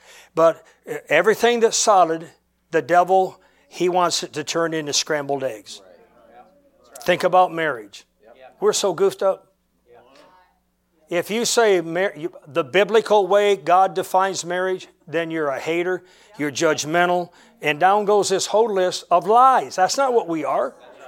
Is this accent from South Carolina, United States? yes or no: no; Michigan, United States; I'm a little handicapped. I'm from Michigan.